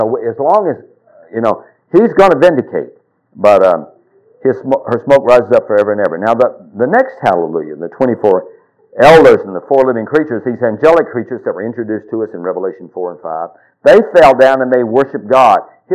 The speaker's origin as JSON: {"language": "English", "region": "Alabama", "country": "United States", "said": "That's, you know, I'm from Alabama, you know."}